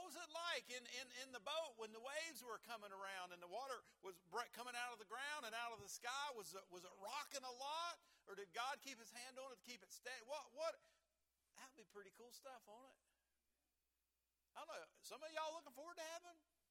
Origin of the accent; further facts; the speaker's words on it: West Virginia, United States; you got to keep in mind I'm from Southern West Virginia, and we're a little bit laid back in Southern West Virginia.